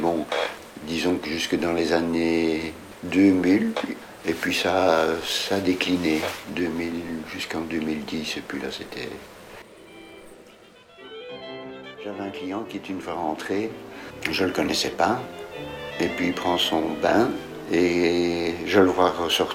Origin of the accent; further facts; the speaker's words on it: Brussels, Belgium; born there; now in Mechelen, Belgium; Je suis né à Bruxelles et j'habite actuellement à Malines.